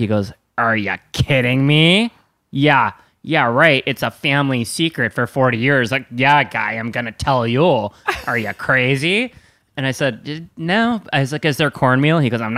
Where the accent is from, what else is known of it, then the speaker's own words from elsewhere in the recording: Wisconsin, United States; Well, there was cheese nuggets, they called them, which I had never heard of, and I'm from Wisconsin.